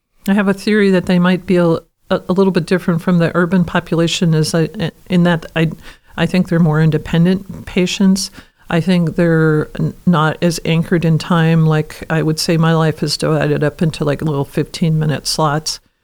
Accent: California, United States; I grew up in the Bay Area.

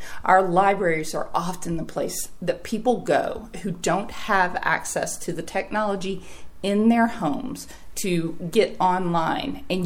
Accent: Tennessee, United States; I grew up in Tennessee, and I went to school at Maryville College, where I worked in the library.

